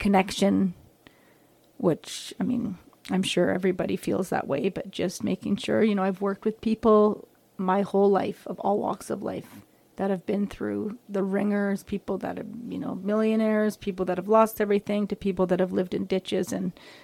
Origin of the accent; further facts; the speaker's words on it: Vancouver, British Columbia, Canada; I just met up with a love that I grew up with in Vancouver. We met when we were 14, and then we totally parted ways.